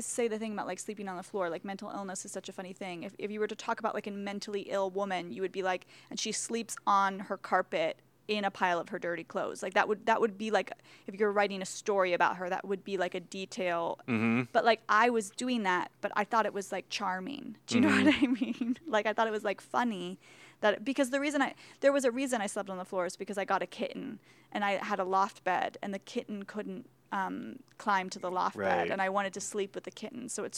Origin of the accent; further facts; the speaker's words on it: Wenatchee, Washington, United States; I grew up in Wenatchee, Washington, which is like a small city in eastern Washington state, kind of rural Washington.